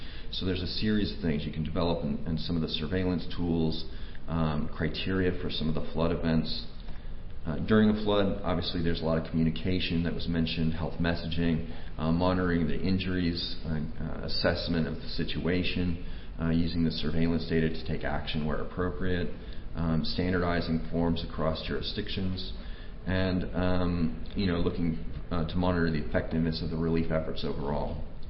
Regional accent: North Carolina, United States; I'm from North Carolina.

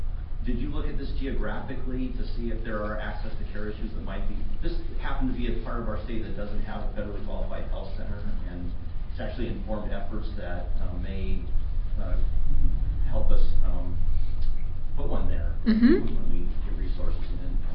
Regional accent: Utah, United States; I'm from Utah.

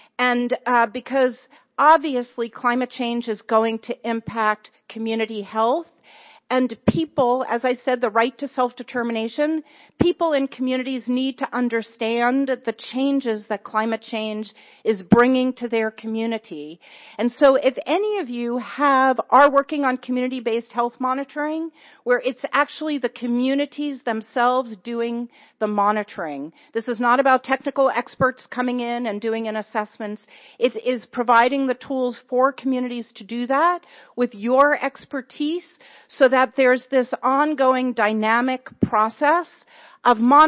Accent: New York, United States; I'm originally from New York. I was there when Hurricane Sandy happened.

